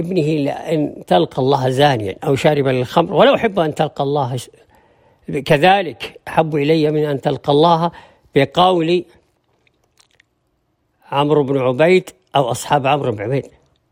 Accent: Saudi Arabia; وعندنا في السعودية

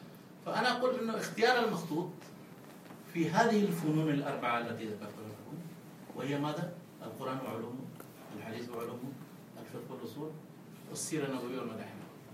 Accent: Saudi Arabia; وممكن بعضها مصورة في بعض المراكز عندنا في السعودية

